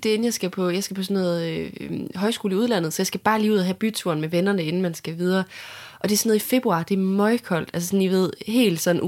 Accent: Juelsminde, Central Denmark Region, Denmark; Altså, vi er jo fra Juelsminde.

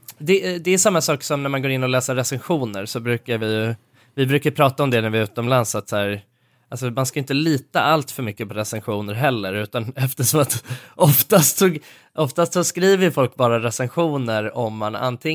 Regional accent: Sweden; jag är svensk.

